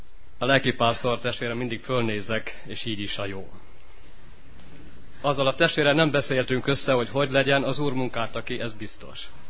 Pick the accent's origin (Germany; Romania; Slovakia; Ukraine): Romania; Săcueni, Bihor; now in Karcag, Hungary; Karcagról jöttem, de 88-ba kerültem ki Székelyhídról.